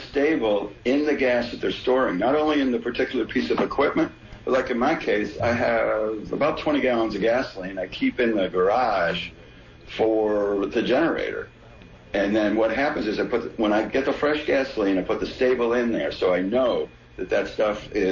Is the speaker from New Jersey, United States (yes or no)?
yes; Camden, New Jersey, United States; now in Philadelphia, United States; I grew up not here in Philadelphia, but right across the Delaware River in the Camden part of the world